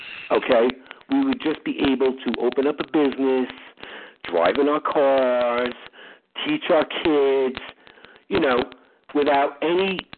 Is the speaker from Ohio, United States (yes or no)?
no; Brooklyn, New York, United States; I'm from New York. I'm from Brooklyn.